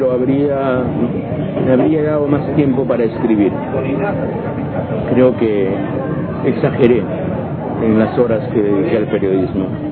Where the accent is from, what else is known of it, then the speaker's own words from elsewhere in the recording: Lima, Peru; born there; En Lima, en 1948. En Lima, sí.